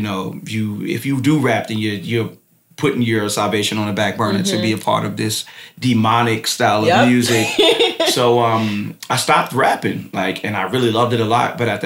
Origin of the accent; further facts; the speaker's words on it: Brooklyn, New York, United States; But I was raised in Bed-Stuy, Brooklyn, and you know, coming up in Brooklyn, you young black man, you either gonna play ball or you gonna rap.